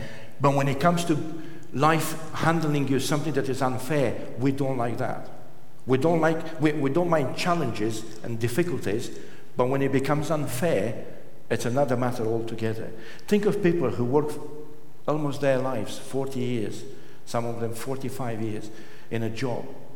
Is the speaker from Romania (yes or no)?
yes; Romania; English is a second language; when I grew up in the Third World country of Romania, I always look up for heroes.